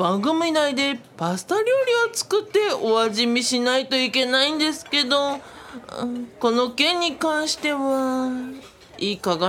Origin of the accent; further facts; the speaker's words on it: Fukuoka, Japan; 僕も福岡の人間ですが、なるべく標準語で話すように教育されてきましたから